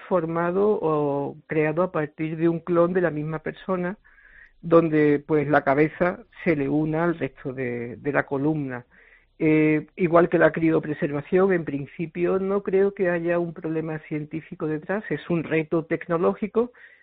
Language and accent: Spanish; Seville, Andalusia, Spain; born there; sí, nací en Sevilla, sí.